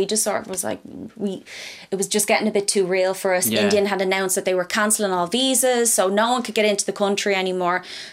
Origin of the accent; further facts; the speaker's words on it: Ireland; It was the first time we were mortified to have an Irish passport.